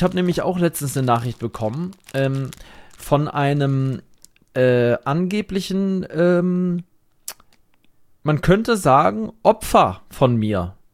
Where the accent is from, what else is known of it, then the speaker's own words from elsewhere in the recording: Dubai, United Arab Emirates; Wir sind doch nicht von irgendwas, Mensch. Wir sind in Dubai groß geworden.